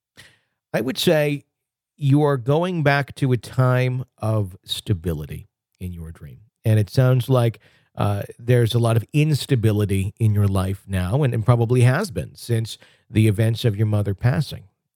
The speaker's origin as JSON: {"language": "English", "town": "Garland", "region": "Texas", "country": "United States", "tie": "born or raised there"}